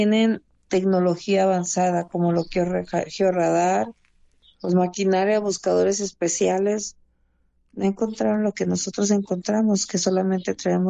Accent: Sonora, Mexico; Llego con un colectivo de Sonora, yo soy originaria de Sonora

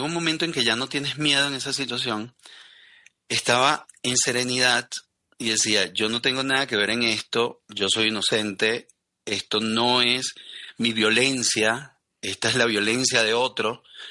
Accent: Venezuela; also born or lived in Spain; Yo soy español venezolano y solo tenía el español en mi bolsillo y tomé también el venezolano.

